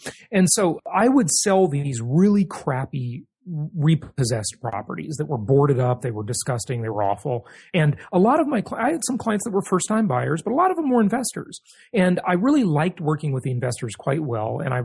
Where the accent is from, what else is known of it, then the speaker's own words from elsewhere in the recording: Los Angeles, California, United States; I grew up in Los Angeles, kind of poor, didn't have much money in the way of resources and stuff.